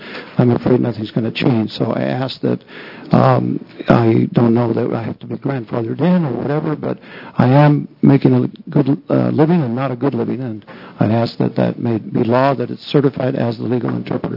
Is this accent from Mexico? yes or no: yes; Mexico; now in Portland, United States; I'm a freelance interpreter. I started learning interpreter skills 20 years ago. I was born and raised in Mexico, and my grandparents came to Mexico. I'm fluent in both languages.